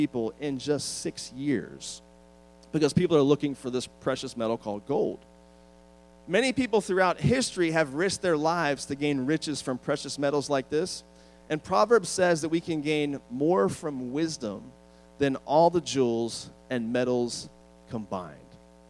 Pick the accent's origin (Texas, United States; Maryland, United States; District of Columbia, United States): District of Columbia, United States; Washington; I'm from the Washington, D.C. area. And so when I was a kid, one of the highlights for me was I loved going and visiting the city when I was a kid